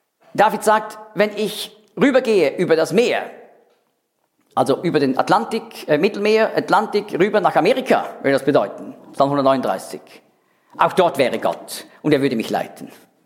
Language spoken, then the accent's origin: German; Zurich, Switzerland; Ich bin in einem Knabengymnasium groß geworden in Zürich